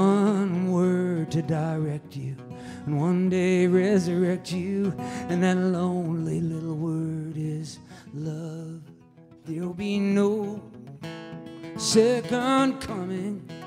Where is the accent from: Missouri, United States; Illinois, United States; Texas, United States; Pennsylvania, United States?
Missouri, United States; Independence; But he saw that I was from Independence, Missouri, and he based the songwriting assignment on where we grew up.